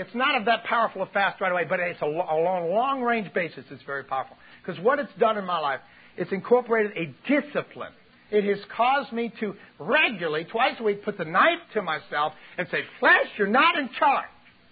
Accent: United States; Is anybody here with me? Come on. I'm an American.

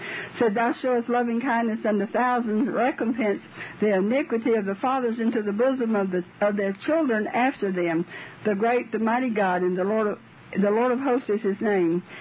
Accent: Tennessee, United States; I'm from Tennessee. I'm only barefooted.

